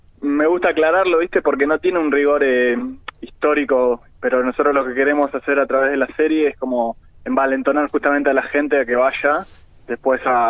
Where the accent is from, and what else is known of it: Argentina